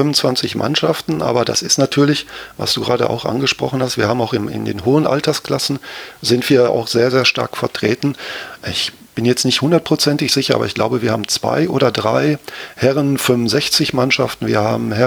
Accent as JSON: {"language": "German", "town": "Gelsenkirchen", "region": "North Rhine-Westphalia", "country": "Germany", "tie": "born or raised there", "said": "Also ich bin in Gelsenkirchen geboren und aufgewachsen"}